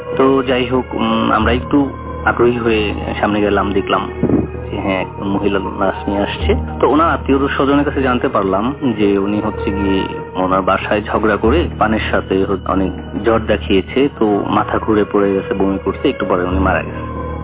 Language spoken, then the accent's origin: Bangla; Ulania, Barisal Division, Bangladesh; born or raised there